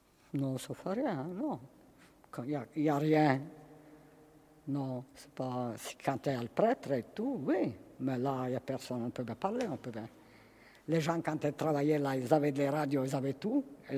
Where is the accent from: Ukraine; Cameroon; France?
Ukraine; moved away; quand j'étais là-bas chez moi, en Ukraine.